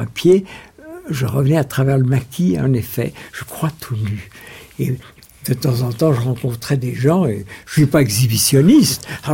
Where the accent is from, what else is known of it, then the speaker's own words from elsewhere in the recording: Germany; quand je vous parle de mon enfance en Allemagne